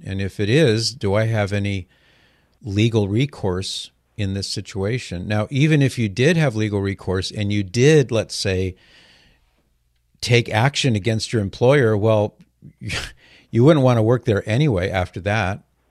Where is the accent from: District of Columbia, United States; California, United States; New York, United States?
California, United States; We love California. I'm a native Californian. So is my wife. We're both born and raised in California, lived most of our lives in California, raised most of our kids, at least in the early days in California.